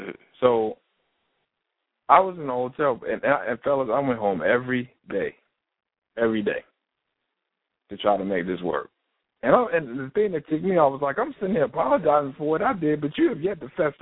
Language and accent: English; Winston-Salem, North Carolina, United States; now in Raleigh, United States; I moved up there with her when we got married because I'm from Winston-Salem.